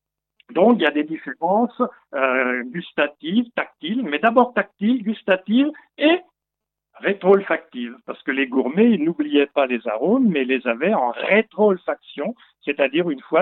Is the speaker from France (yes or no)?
yes; Pouilly-sur-Loire, Bourgogne-Franche-Comté, France; parce que je suis originaire de Pouilly-sur-Loire